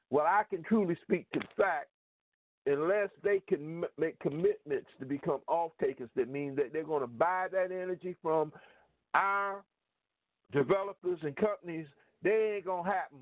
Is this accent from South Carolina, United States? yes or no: yes; South Carolina, United States; one of my business associates who is working with a group out of my home state of South Carolina